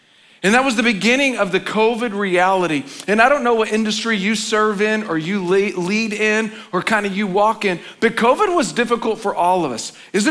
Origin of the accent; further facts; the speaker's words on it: the South, United States; Now, I grew up in the South. Folks go crazy. They wear hats. They dress up.